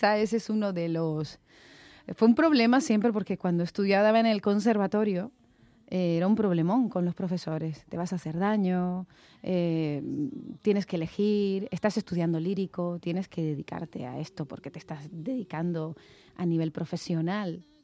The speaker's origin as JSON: {"language": "Spanish", "town": "Las Palmas", "region": "Canary Islands", "country": "Spain", "said": "Llevando el nombre de mi tierra y de España"}